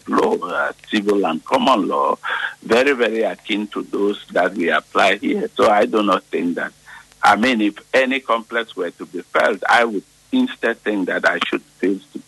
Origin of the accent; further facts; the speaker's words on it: Cameroon; because I am from Cameroon, and you know that Cameroon is one of the few countries in the world that is bilingual.